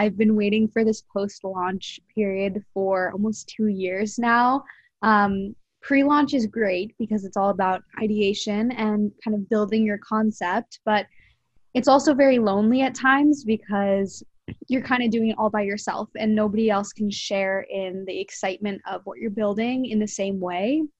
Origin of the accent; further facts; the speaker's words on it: New Jersey, United States; also born or lived in England; I was born in England, actually, and that's kind of where my family lives right now. But I moved to New Jersey when I was little, and I grew up on a campus of a private high school